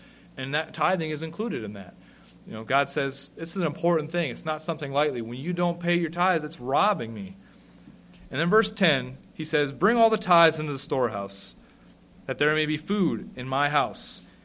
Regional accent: North Dakota, United States; I'm from North Dakota. There's a lot of open space out there.

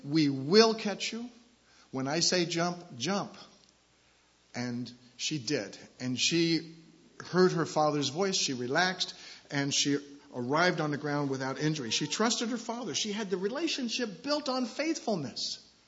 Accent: New York City, New York, United States; I grew up in New York City. I know how close those buildings are.

